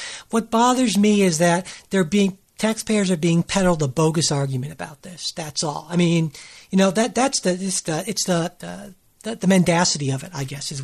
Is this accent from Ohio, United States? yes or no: yes; Cleveland, Ohio, United States; growing up in Cleveland and following very closely when the Browns left town